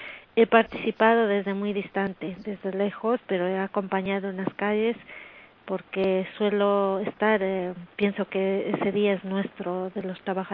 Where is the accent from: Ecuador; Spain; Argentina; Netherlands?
Ecuador; moved away; como ecuatoriana, como emigrante aquí